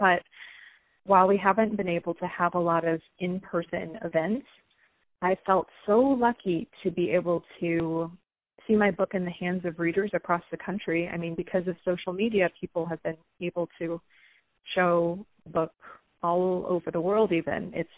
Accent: Nebraska, United States; now in Boone, United States; I live in Boone now. Yep, I'm originally from Nebraska.

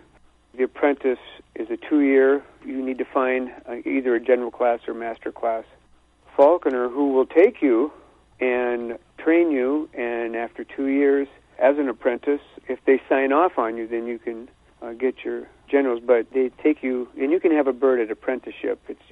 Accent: Decorah, Iowa, United States; Yeah, I'm a Decorah native. I grew up in Decorah, raising my kids there, yep.

